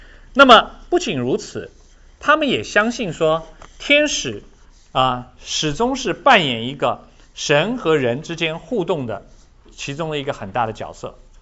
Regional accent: China; 我们中国人相信什么呢，龙，对不对？我们中国人相信龙

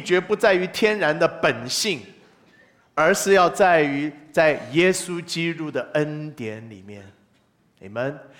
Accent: China; 特别是我们中国人嘛，从小长大的那种教训就要自立自强。

